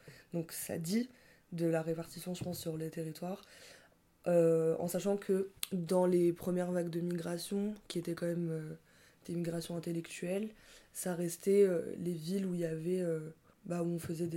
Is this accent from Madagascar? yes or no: yes; Madagascar; on est malgache, mais c'est quoi notre histoire ?» On a tous des parents qui ont connu des parcours migratoires.